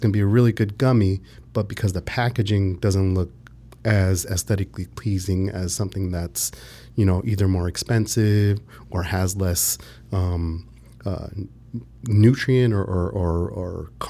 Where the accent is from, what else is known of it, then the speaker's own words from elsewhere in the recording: Los Angeles, California, United States; Yeah, I was born and raised in L.A. I grew up in between Koreatown and Venice Beach.